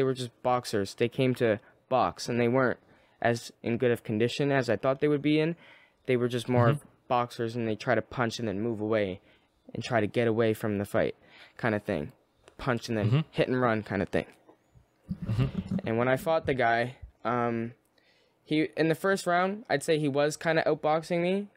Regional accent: Canada; And I said, I'm from Canada.

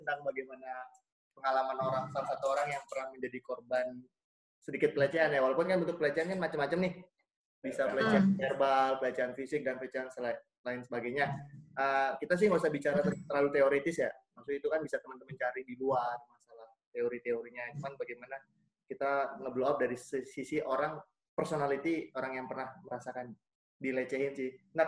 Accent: Tanjung Priok, Jakarta, Indonesia; Padahal gue orang Priuk ya, yang harusnya bisa berenang ya. Dekat dengan laut.

